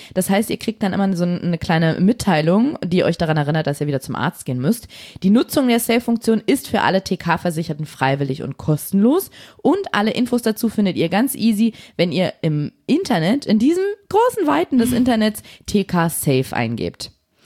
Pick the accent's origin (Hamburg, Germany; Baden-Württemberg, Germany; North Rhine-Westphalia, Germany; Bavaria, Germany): North Rhine-Westphalia, Germany; Cologne; now in Berlin, Germany; Ja, ich war ein Weilchen weg in Köln. Die Wiege meiner Heimat.